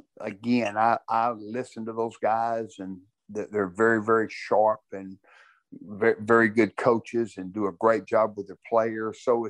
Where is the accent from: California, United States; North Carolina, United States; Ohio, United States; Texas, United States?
Texas, United States; Orange; I had never been that cold in my life growing up in Orange, Texas